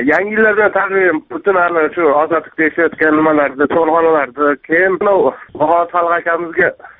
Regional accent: Angren, Tashkent Region, Uzbekistan; Men Angrendan, hali Angren ko'mir konchisi.

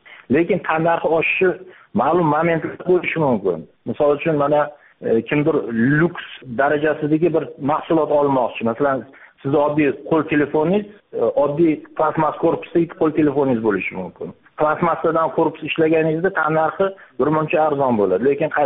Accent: Tashkent, Uzbekistan; born there; Men 1972-yil Toshkent shahrida tug'ilganman.

